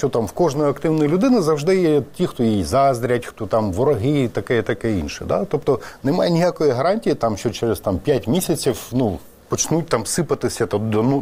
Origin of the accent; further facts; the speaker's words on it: Mariupol, Donetsk Oblast, Ukraine; в моєму рідному місті Маріуполь